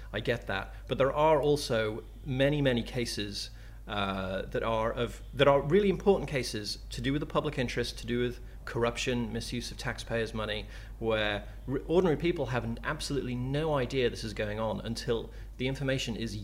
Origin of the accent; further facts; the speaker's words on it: United States; also born or lived in United Kingdom; and I'm an American as well as a British person.